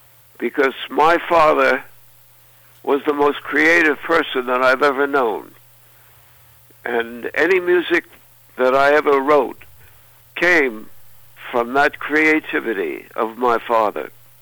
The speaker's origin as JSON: {"language": "English", "town": "Cedarhurst", "region": "New York", "country": "United States", "tie": "born or raised there", "said": "I grew up in a beautiful little town on Long Island, New York. It was called Cedarhurst."}